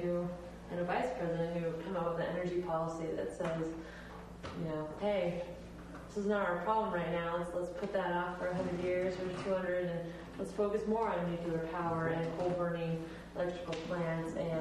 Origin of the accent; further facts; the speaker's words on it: Portland, Oregon, United States; especially I'm from Portland, Oregon, in the Northwest